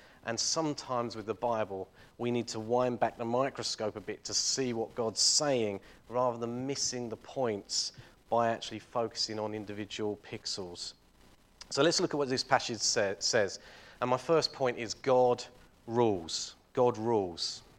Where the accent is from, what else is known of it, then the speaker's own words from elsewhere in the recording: Little Baddow, East of England, United Kingdom; So I grew up in Little Baddow and I went to school in Sandon on the edge of Chelmsford.